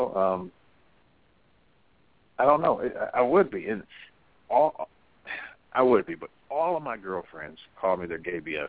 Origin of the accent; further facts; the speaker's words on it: Midwest, United States; Yeah, I'm from the Midwest.